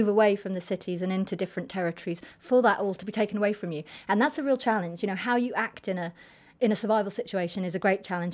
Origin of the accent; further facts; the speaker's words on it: North West England, United Kingdom; I'm a kid from the Lake District and civilization has come to most of Britain, and that's fine. There was a sense when I was growing up that it didn't take much for things to become not uncivilized